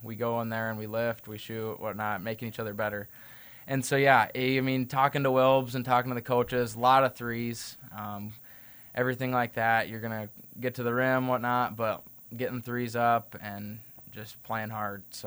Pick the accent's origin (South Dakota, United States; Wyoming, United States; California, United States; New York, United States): South Dakota, United States; Aberdeen; growing up in Aberdeen, you go to the State B tournaments and you go to camps at Northern, and you're playing in walks, and so yeah, it just being there and everyone cheering for you, it felt like home